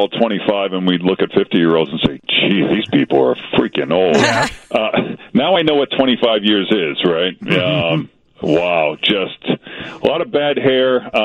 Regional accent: Boston, Massachusetts, United States; it was fun to go to Boston, my hometown, and do the Salem witches and to do the Revolution and to do 19th century spiritualism and all these things I kind of grew up

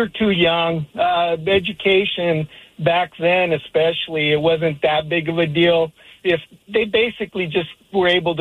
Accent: Tacoma, Washington, United States; also born or lived in Upland, California; Lived 3 years in California, near Pomona, a place called Upland. And then I've grown up here in Tacoma the rest of the time.

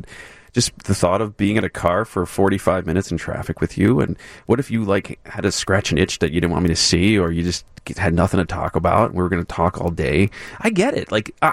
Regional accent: New York, United States; I come from New York. I'm an aggressive driver, right?

